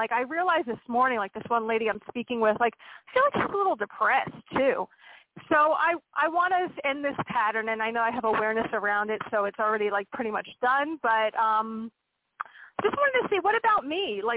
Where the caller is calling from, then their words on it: Pennsylvania, United States; from Pennsylvania.